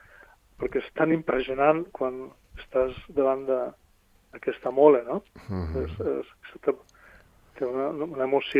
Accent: Balearic Islands, Spain; now in Mallorca, Spain; Jo som menorquí, però visc a Mallorca

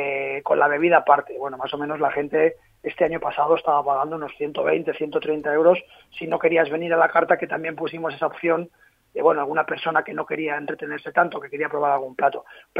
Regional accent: Madrid, Community of Madrid, Spain; born there; moved away as an adult; now in Ibiza, Spain; Yo soy nacido en Madrid, aunque llevo viviendo en Ibiza 10 años, allí han nacido mis dos hijos, Lucas y Zoe

